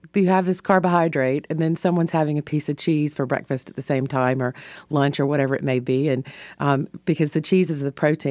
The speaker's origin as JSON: {"language": "English", "region": "the South", "country": "United States", "said": "I think the thing about grits is that as a Southerner, it's so much part of our identity"}